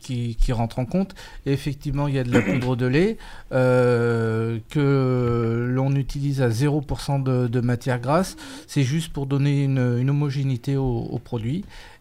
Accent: France; on n'est pas américain, on est français et on veut rester dans la plus pure tradition

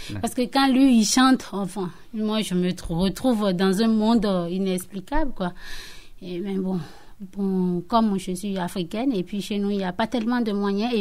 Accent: Benin; now in France; Ouais, je suis africaine, je viens de l'Afrique de l'Ouest, je suis béninoise.

